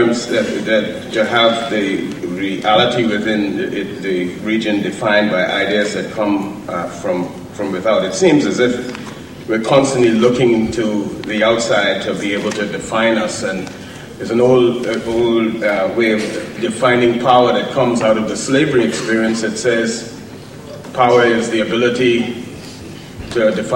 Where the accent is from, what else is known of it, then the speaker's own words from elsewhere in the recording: Bahamas; I come from the Bahamas, and we're often described as a small island state, when in fact we're a nation of 700 even smaller islands with a total population of just over 300,000 people.